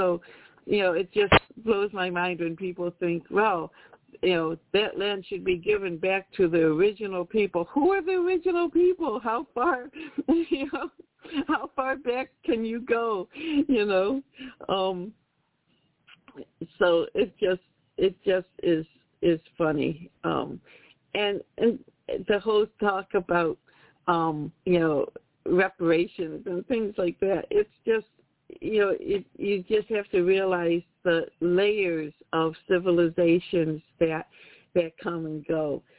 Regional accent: Buffalo, New York, United States; also born or lived in Rochester / Jamestown; And I remember when we moved back to Buffalo, back in the 80s, we're from Buffalo, we had moved to Rochester and then Jamestown, and then in 85 moved back to Buffalo.

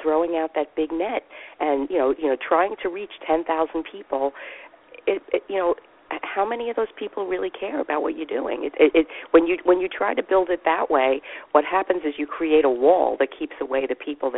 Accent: New York, United States; I'm like, I'm from New York. Of course I've got black shoes.

